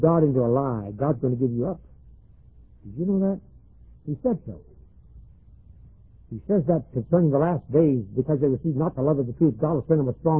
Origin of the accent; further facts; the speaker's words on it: Jacksonville, Florida, United States; born there; Just as much as when I was born in Jacksonville, Florida, in 1912, and took of the human nature through my parents.